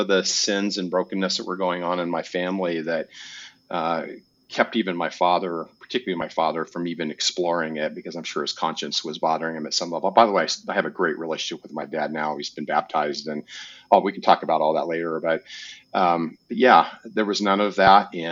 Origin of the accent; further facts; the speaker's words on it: Akron, Colorado, United States; born there; Well, I'm the fourth generation Coloradoan, kind of a small town country boy. I was born out in Akron, Colorado, which is on the prairie of northeastern Colorado.